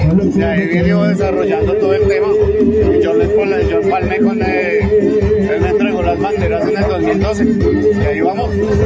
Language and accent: Spanish; Bogotá, Colombia; yo soy de Bogotá, sino que mis papás llegaron por casualidad aquí hasta Caracas